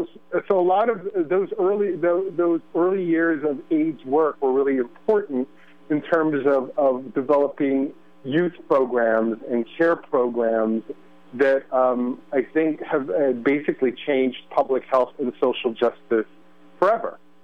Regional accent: Manila, Metro Manila, Philippines; I was born in Manila in 1968, spent the first 8 years of my life in martial law in a family that was very left and very active and very anti-dictatorship.

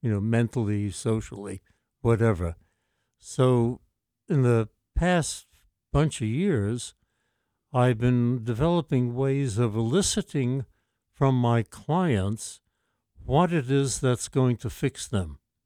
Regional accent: New York City, New York, United States; Well, I don't talk this way no more, but I grew up in the Bronx, okay? I went to Bronx High School of Science, City College.

